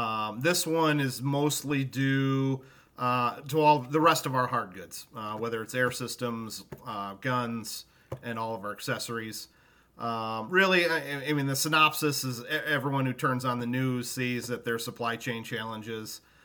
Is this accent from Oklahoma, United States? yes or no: no; Michigan, United States; my fantasy football team has always been the Flint Town Raging Donkeys because I am from Michigan.